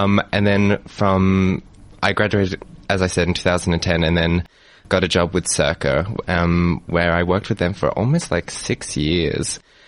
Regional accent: Elizabeth, South Australia, Australia; Well, I actually grew up in the northern suburbs of Adelaide.

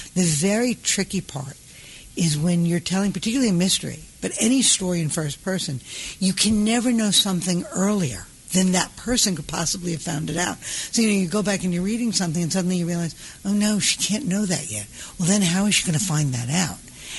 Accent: New York, United States; I am originally from New York. I don't live in New York now. I am originally from New York.

